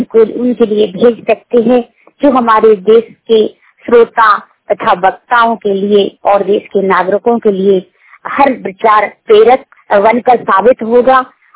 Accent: Gwalior, Madhya Pradesh, India; मैं जिला ग्वालियर की रहने वाली हूँ।

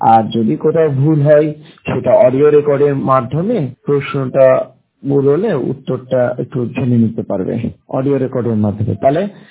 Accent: Murshidabad, West Bengal, India; আমার বাড়ি মুর্শিদাবাদ।

